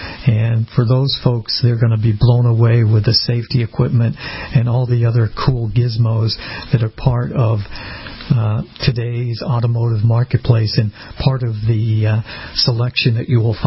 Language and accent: English; Boston, Massachusetts, United States; And I am relatively new to Florida myself. I'm from Boston originally